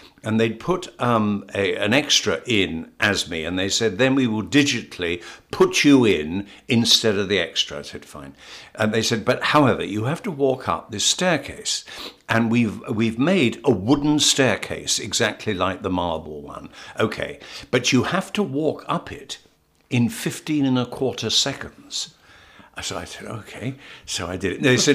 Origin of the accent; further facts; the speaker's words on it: Ealing, London, United Kingdom; I grew up in Ealing.